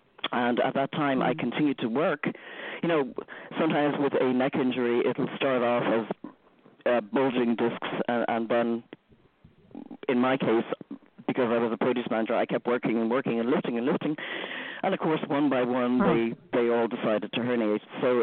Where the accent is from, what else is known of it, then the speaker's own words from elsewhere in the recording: Dublin, Leinster, Ireland; I'm originally from Dublin, Ireland. I grew up in Ireland in a very nice, loving family.